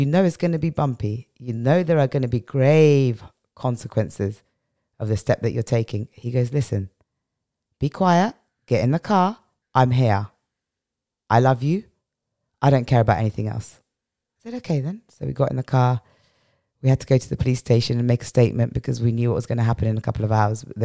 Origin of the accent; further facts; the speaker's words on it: England, United Kingdom; moved away as an adult; now in Dhaka, Bangladesh; You know, I'm from England. I've come to Dhaka.